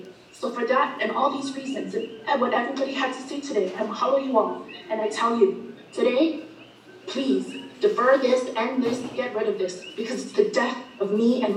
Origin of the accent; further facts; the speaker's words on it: Hawaii, United States; I am a Wahine Ma'oli. I am born and raised on the Big Island.